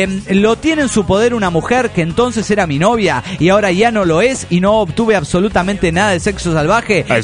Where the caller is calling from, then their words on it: Delta, Colorado, United States; de Delta, Colorado.